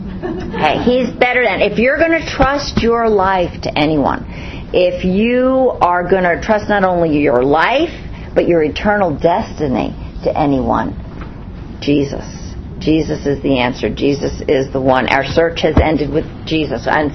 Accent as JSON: {"language": "English", "town": "The Bronx", "region": "New York", "country": "United States", "said": "I'm not Jewish, by the way, so I should say that. Well, I'm from the Bronx."}